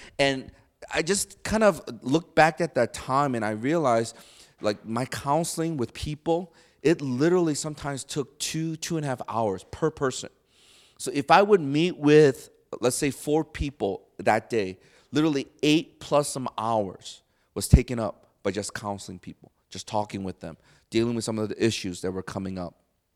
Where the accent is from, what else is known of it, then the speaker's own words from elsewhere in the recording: Chicago, Illinois, United States; now in Ann Arbor, United States; And literally within 1 month of us getting married, we moved to Ann Arbor. And we're from Chicago.